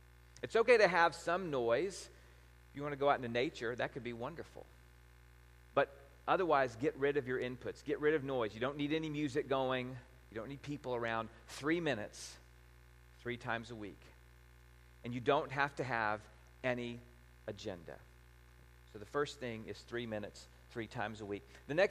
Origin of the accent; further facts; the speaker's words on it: Texas, United States; So I'm a Texan. I went to Austin and did all the stuff that, you know, you do.